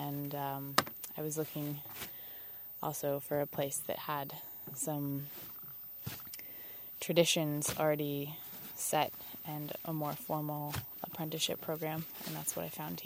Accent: California, United States; seeing as though I grew up in the Bay Area.

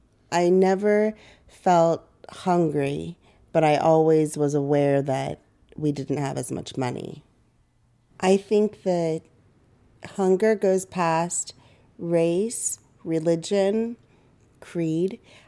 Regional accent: Sacramento, California, United States; I'm from Sacramento originally, but my mom is from Mexico. My dad is from Bolivia.

